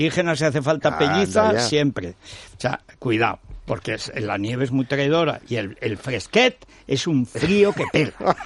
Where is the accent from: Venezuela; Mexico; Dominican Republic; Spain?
Spain; Aragon; born or raised there